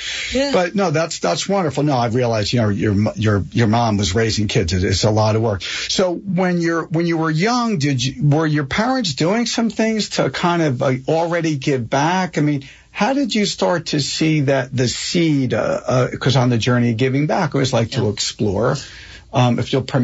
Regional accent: Springfield, New Jersey, United States; I grew up in Springfield, which was the next town right there in Union County. And I always think about the days growing up in Springfield.

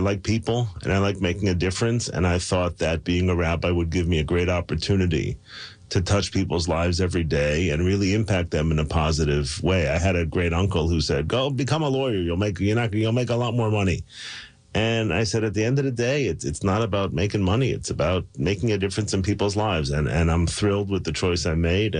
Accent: Chicago, Illinois, United States; So I grew up in Chicago.

